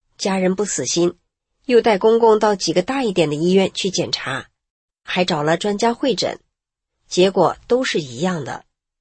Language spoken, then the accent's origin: Chinese; Heilongjiang, China; 是个土生土长的黑龙江人。